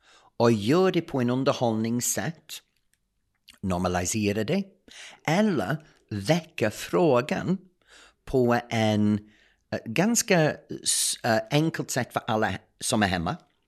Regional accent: England, United Kingdom; Swedish is a second language; also born or lived in United States; now in Sweden; efter jag är engelsman och bott i USA

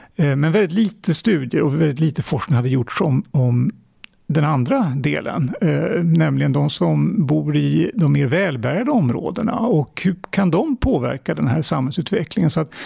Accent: Sigtuna, Stockholm County, Sweden; Jag kommer ju från uppvuxen i Sigtuna, som på den tiden när jag växte upp i Sigtuna på 1970-talet var ju ett välbärgat område redan då, men det har blivit mer välbärgat idag. Och jag gick på Sigtunaskolan som dagelev

